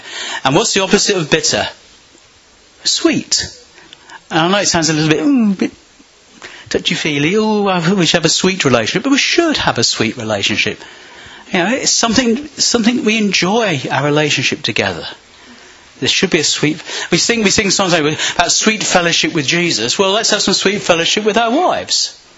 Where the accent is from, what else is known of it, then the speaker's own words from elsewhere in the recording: Peterborough, East of England, United Kingdom; Yeah, the MP for Peterborough. My hometown.